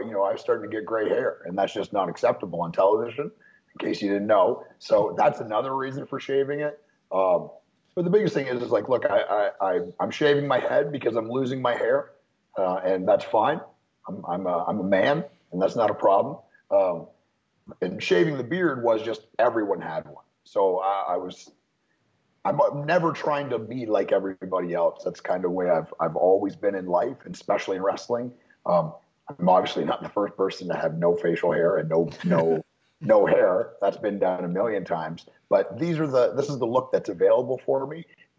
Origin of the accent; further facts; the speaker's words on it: Ontario, Canada; I grew up in Canada. I grew up closer to Detroit than Toronto